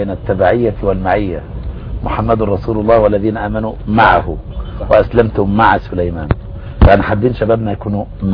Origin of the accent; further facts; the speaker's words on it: Al-Ghouri, Monufia Governorate, Egypt; الغوري مركز بركه السبع منوفيه. فاحنا من محافظه المنوفيه